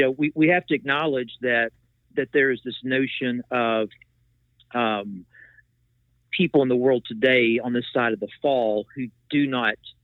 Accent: Appalachia, United States; And I grew up there in Appalachia. I came to faith when I was in high school.

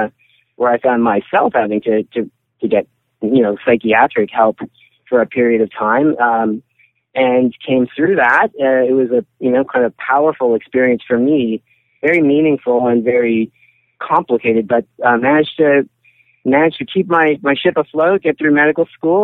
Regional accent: Canada; born there; My parents are immigrants from Europe, and I was born in Canada.

